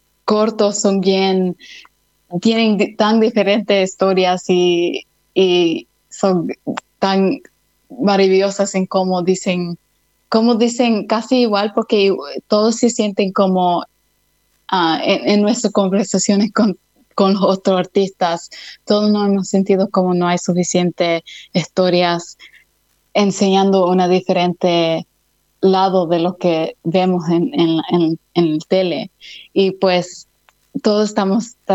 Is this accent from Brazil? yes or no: no; Mount Druitt, New South Wales, Australia; porque yo crecí en Mount Druitt, aquí no hay tanta gente de Latinoamérica